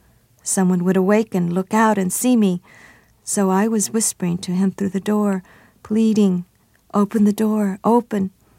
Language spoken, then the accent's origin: English; United States; with the experiences I had lived through as an American